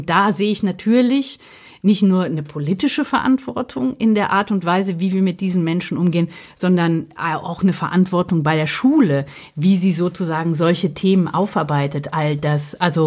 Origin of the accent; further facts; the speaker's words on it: Rhineland-Palatinate, Germany; ich komme aus der Vulkaneifel